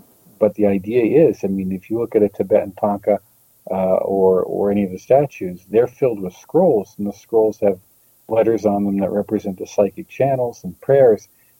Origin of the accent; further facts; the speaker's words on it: Pennsylvania, United States; I grew up around Pennsylvania German style Barocca, which was medieval magic.